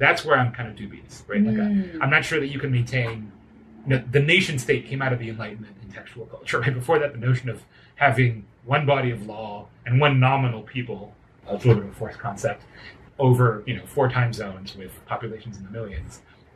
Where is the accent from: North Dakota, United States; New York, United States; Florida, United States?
Florida, United States; Miami; I was raised in Miami, which is like a bit of a linguistic bubble, because it had a lot of Hispanic culture, but English, and just kind of isolated from other cities.